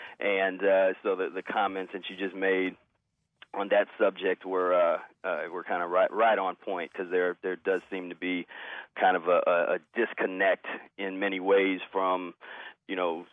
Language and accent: English; Cincinnati, Ohio, United States; now in Columbus, United States; First thing, you know, I come from Cincinnati, and when I came to Columbus, I was really impressed